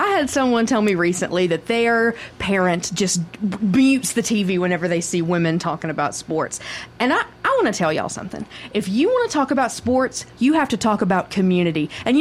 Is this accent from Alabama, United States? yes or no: yes; Alabama, United States; now in Mississippi, United States; I'm an Alabama grad and I'm from Alabama.